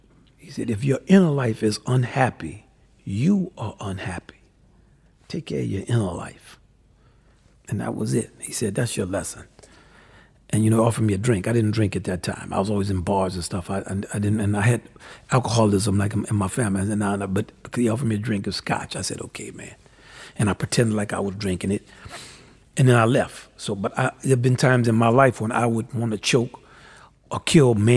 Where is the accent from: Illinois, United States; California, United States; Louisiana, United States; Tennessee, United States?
Louisiana, United States; New Orleans; It's just culturally, I'm from New Orleans. I was always like how I was, you know, like I am right now.